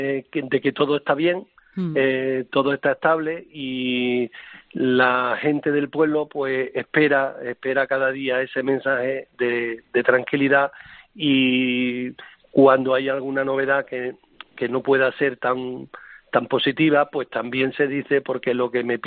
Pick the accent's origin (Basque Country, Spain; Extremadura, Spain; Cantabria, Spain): Extremadura, Spain; Deleitosa; Yo estoy muy agradecido a la gente de mi pueblo